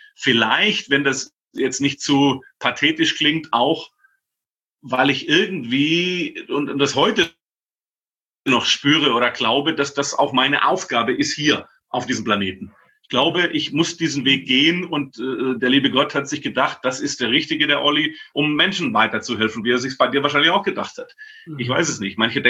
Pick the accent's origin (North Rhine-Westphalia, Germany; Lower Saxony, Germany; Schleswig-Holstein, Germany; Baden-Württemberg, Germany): Baden-Württemberg, Germany; bin gebürtiger Schwabe.